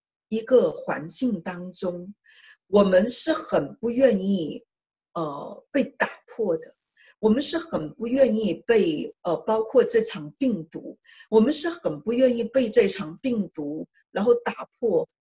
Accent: China; 特别是像我们亚洲人，哎，我们中国人我们就喜欢吃一些中国的地道的一些特产。

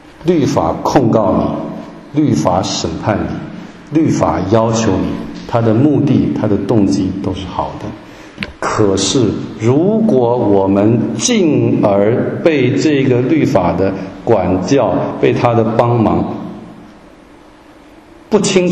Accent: Taiwan; 我从台湾来，我不晓得中国大陆是不是这样

